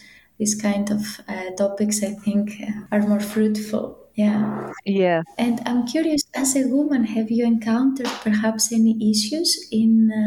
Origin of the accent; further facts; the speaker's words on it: Greece; English is a second language; now in Netherlands; I come from Greece originally, but I've never really worked in Greece in as a learning consultant. I live in the Netherlands